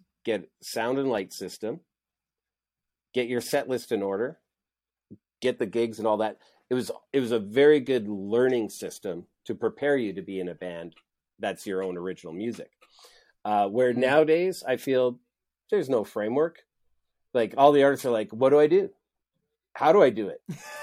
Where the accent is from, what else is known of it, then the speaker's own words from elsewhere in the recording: Alberta, Canada; I grew up in Alberta